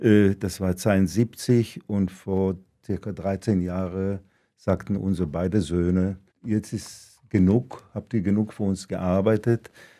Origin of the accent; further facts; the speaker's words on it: Lübeck, Schleswig-Holstein, Germany; born there; gebürtig in Lübeck am 30. Dezember 1946. Meine beiden Eltern stammen aus Libau, Ostpreußen, eine Juden aus einer deutschen Stadt, haben den Zweiten Weltkrieg überlebt.